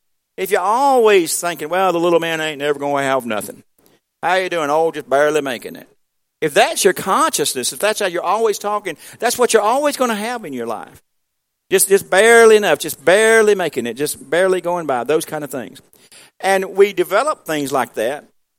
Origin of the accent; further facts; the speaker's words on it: South Carolina, United States; I know where I grew up at in South Carolina here, and coming out of Watts Mill and that kind of thing, where I grew up at, all around here